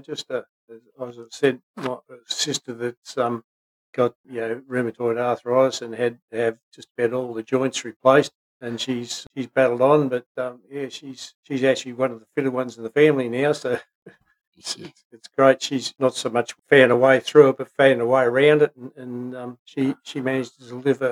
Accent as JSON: {"language": "English", "town": "Albury", "region": "New South Wales", "country": "Australia", "tie": "born or raised there", "moved": "as an adult", "said": "I was born in Albury, and I was at school, right through school there, and left in 1970 to start Steelworks at Wollongong"}